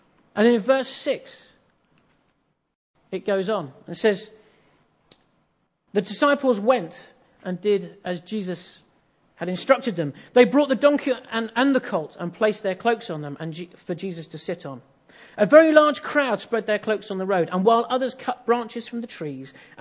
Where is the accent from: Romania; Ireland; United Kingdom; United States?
United Kingdom; East of England; I come from East Anglia, right? It's the same. You'd never want to go back.